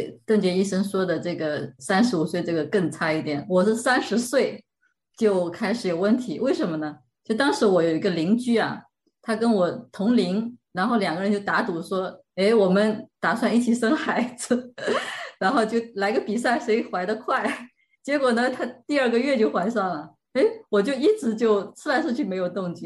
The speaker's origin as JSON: {"language": "Chinese", "country": "China", "said": "像我们中国人喜欢看中医哈"}